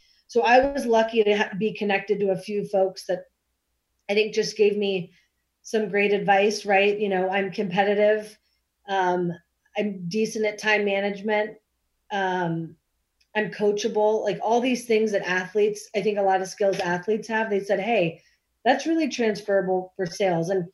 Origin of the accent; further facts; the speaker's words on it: Cincinnati, Ohio, United States; So I picked my hometown of Cincinnati, Ohio, leveraged my network there